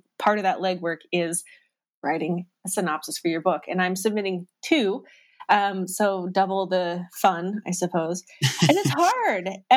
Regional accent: Canada; I'm Canadian, so of course you know where my priorities lie.

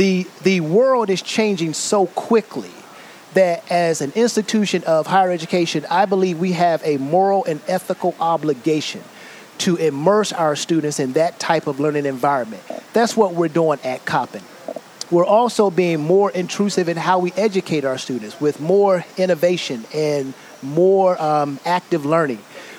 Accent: Washington, District of Columbia, United States; No, I wish, but close, because I was born and raised in Washington, D.C., the southeast side of Washington, D.C.

